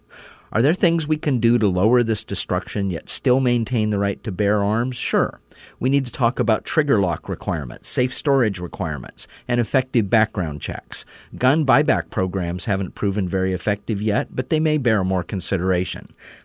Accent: Oregon, United States; Growing up in Southern Oregon, guns were a part of our rural life.

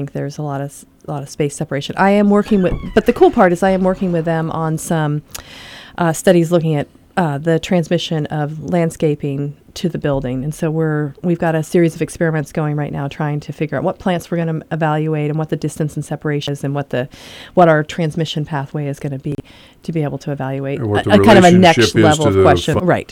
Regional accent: California, United States; I grew up in California.

